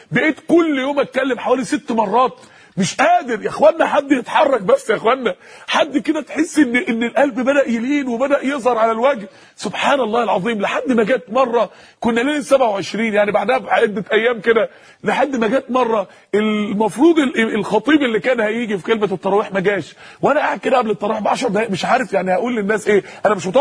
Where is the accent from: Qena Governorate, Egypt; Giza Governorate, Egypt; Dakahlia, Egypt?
Dakahlia, Egypt; Mansoura; كان بيقولوا لي لو دخلت مسجد معين عندنا في المنصوره